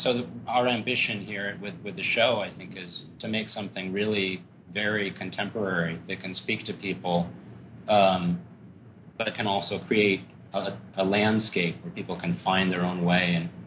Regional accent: New York, United States; also born or lived in Greenwich Village / Woodstock, New York; And I grew up in Greenwich Village and in Woodstock, New York

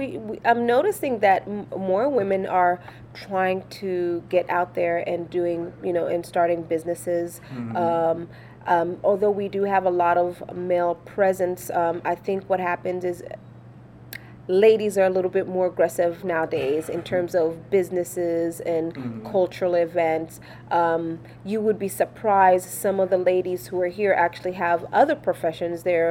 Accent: Tanzania; when I'm with Tanzanians, they're like, "You speak Swahili very well. We see that you're struggling in certain words, but you speak very well." But when I speak English, they don't even know that I'm Tanzanian.

